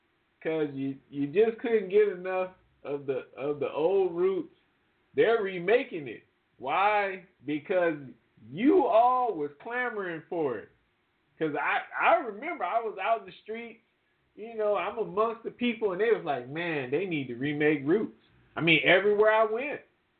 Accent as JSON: {"language": "English", "region": "the South", "country": "United States", "tie": "born or raised there", "said": "I mean, I grew up in the South."}